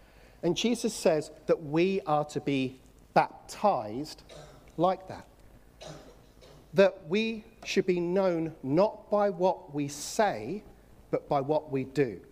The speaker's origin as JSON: {"language": "English", "region": "England", "country": "United Kingdom", "said": "I'm going, \"Oh, it's my wife. She's Hungarian. I'm English, you know, blah, blah, blah.\""}